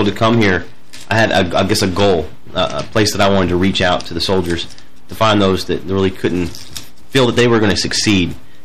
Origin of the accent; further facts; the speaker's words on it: Toledo, Ohio, United States; Originally Toledo, Ohio.